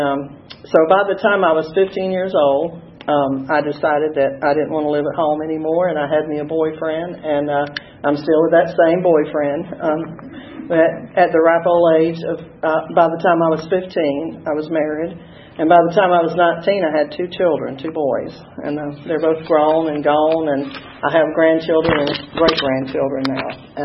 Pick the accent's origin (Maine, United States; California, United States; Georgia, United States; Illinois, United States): Georgia, United States; Sparks; also born or lived in Nashville, Georgia; I was born in a little town in South Georgia. It was called Sparks. Well, actually, I was born in Berrien County, but that's Nashville, Georgia, and we moved to Sparks.